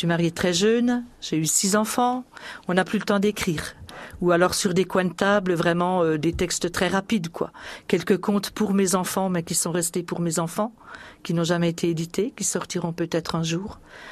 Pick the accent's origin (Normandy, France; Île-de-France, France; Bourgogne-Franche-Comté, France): Bourgogne-Franche-Comté, France; Pontarlier; Je suis née dans le Haut-Doubs. Je suis née à Pontarlier. Je vivais dans un petit village du Haut-Doubs.